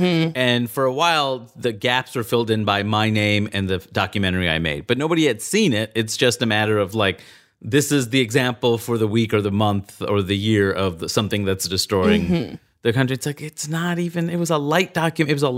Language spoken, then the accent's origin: English; Queens, New York, United States; that's part of why I loved growing up in Queens so much. Like, I could be an Indian dude.